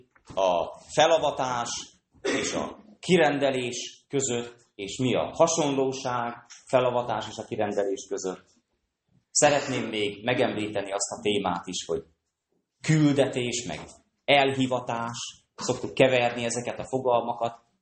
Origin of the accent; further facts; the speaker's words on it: Békéscsaba, Békés, Hungary; egy csabai legény vagyok, itt növekedtem fel, egészen pici koromtól kezdve itt is születtem